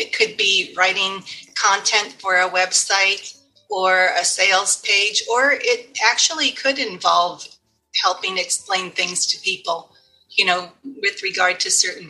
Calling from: Chicago, Illinois, United States

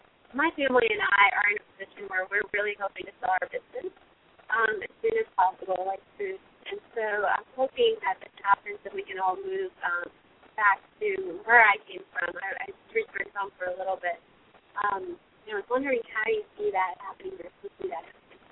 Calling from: South Carolina, United States; I'm calling from South Carolina.

